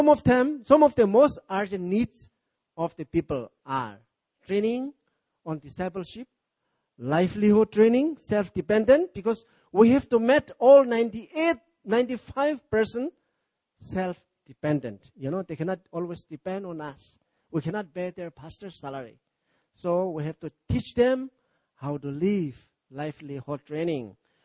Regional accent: Nagaland, India; I'm a Naga. Indian, there are so many races. And I'm from Nagaland.

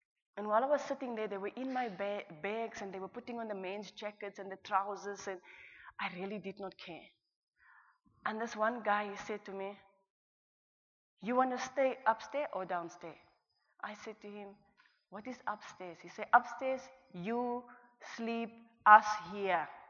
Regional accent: South Africa; She asked me, where are you from? I said, South Africa. She asked me, how old are you? I said, I'm 21.

